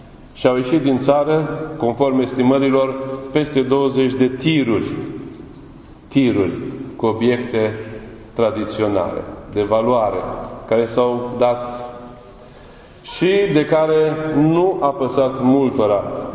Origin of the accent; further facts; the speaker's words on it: Romania; Afirmăm că suntem și români și creștini.